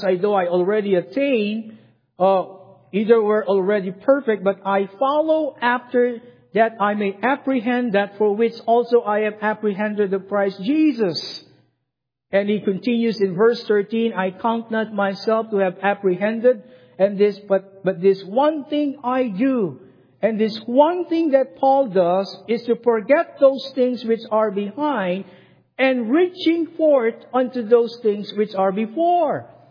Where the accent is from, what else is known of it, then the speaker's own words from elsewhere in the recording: Philippines; English is a second language; now in United States; As far as language is concerned, I am from the Philippines and I have my own language or dialect.